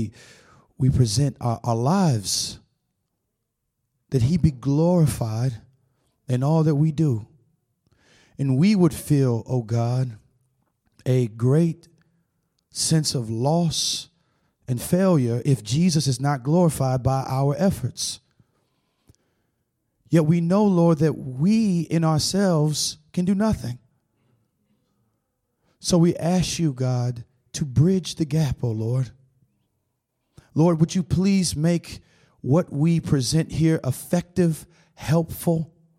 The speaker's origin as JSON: {"language": "English", "town": "Tampa", "region": "Florida", "country": "United States", "said": "I'm from Tampa, Florida."}